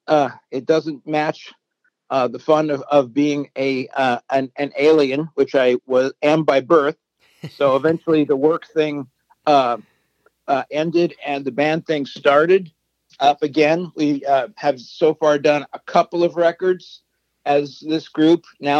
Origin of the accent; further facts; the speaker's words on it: Phoenix, Arizona, United States; Well, I am a Phoenix native. I was born in Phoenix in 1960. I'm one of the few Phoenix natives.